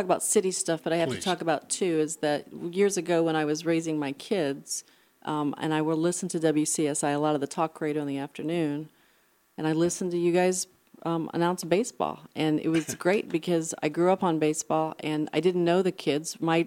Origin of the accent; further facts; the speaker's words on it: Valparaiso, Indiana, United States; I grew up near the Valparaiso area. I grew up on one of the Purdue farms, and so we listened to the Cubs.